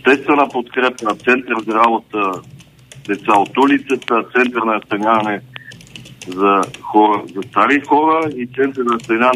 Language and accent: Bulgarian; Dolna Banya, Sofia Province, Bulgaria; Когато се кандидатирах през 2007 година, имах амбицията да променя моето родно място